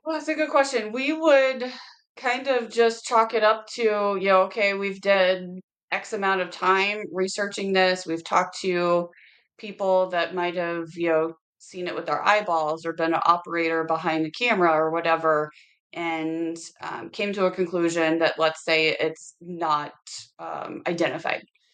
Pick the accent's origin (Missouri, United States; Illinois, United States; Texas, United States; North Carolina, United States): Missouri, United States; I'm from Missouri. Sorry, y'all.